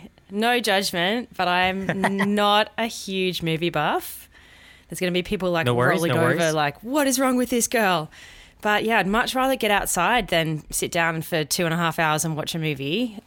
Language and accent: English; Australia; hope to give you a perspective of, you know, a down-under dietitian, and hopefully you can understand my accent.